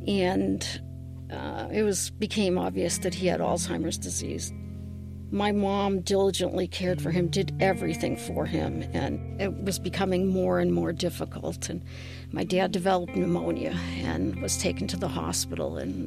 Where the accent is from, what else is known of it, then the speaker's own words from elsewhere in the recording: Worcester, Massachusetts, United States; I am originally from Worcester, Massachusetts.